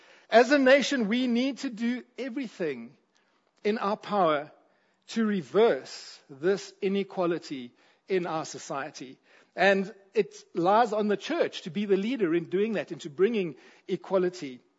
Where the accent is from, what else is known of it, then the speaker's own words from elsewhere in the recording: Vanderbijlpark, Gauteng, South Africa; As a kid growing up in Vanderbijl Park, there was incredible animosity between the English-speaking and the Afrikaans-speaking.